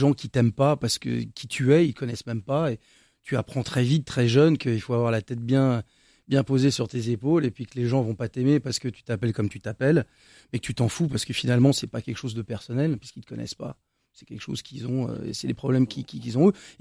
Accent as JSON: {"language": "French", "country": "United States", "tie": "born or raised there", "lives_now": "France", "said": "J'ai grandi aux États-Unis, donc j'ai appris mon métier là-bas. J'ai appris la musique là-bas"}